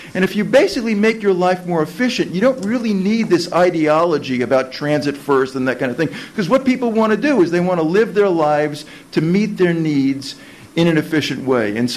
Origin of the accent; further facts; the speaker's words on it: San Francisco, California, United States; I'm from San Francisco.